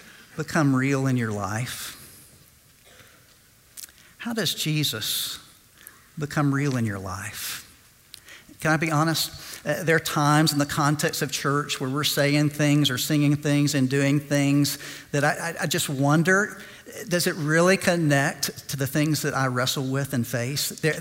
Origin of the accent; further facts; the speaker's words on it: Chattanooga, Tennessee, United States; I'm from Chattanooga, so it's like he was on Lookout Mountain, if you've ever been there.